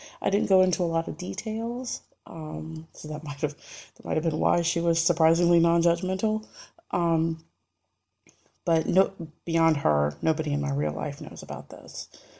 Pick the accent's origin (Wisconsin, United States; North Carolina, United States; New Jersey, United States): North Carolina, United States; Well, I am from North Carolina. I don't live there anymore, unfortunately. I'm very sad about that. But I am from North Carolina and I was born in 1979